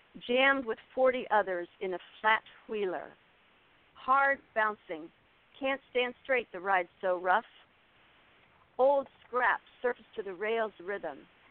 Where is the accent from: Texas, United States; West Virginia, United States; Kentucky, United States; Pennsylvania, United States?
Pennsylvania, United States; Pittsburgh; also born or lived in Seattle / California; Seattle, lived in California till I was about 7, but I mostly grew up in Pittsburgh. So Pittsburgh is my hometown.